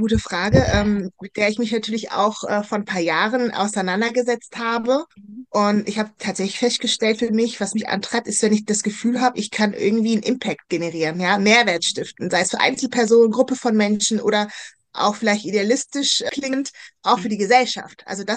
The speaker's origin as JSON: {"language": "German", "region": "North Rhine-Westphalia", "country": "Germany", "said": "bei uns in Nordrhein-Westfalen"}